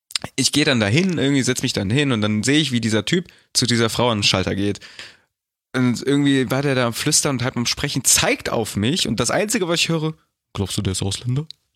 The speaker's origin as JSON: {"language": "German", "town": "Düsseldorf", "region": "North Rhine-Westphalia", "country": "Germany", "tie": "born there", "said": "Nein, ich bin Deutscher, Alter. Ich bin fucking Düsseldorf geboren."}